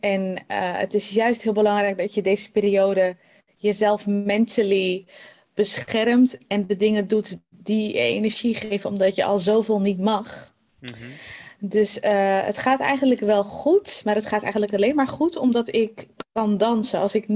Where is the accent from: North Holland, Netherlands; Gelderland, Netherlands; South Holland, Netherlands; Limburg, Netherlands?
South Holland, Netherlands; The Hague; also born or lived in Rotterdam; Nou, ik ben geboren en opgetogen in Den Haag, in de Schilderswijk.